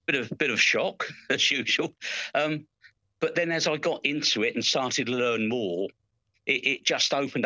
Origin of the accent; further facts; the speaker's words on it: England, United Kingdom; being an Englishman